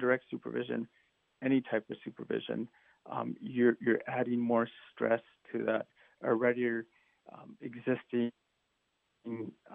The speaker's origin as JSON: {"language": "English", "country": "Canada", "tie": "born or raised there", "moved": "as an adult", "lives_now": "El Paso, United States", "said": "Initially, I was raised in Canada, and I worked there as a therapist until, I changed careers and went into medicine."}